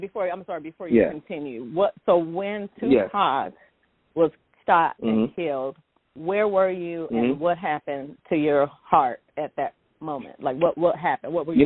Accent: Kansas City, Missouri, United States; I grew up in Kansas City, and it's people don't realize it's kind of rough, you know, around there.

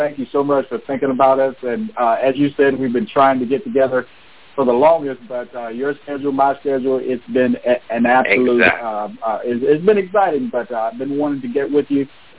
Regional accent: Florida, United States; moved away as an adult; now in Texas, United States; I'm originally from Florida, but I'm retired military, and I moved out to Texas. Been out there for 25 years

